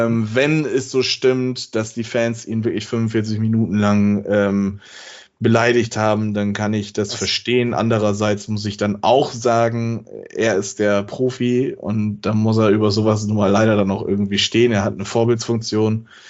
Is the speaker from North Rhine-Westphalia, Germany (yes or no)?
no; Bremen, Germany; ich als Bremer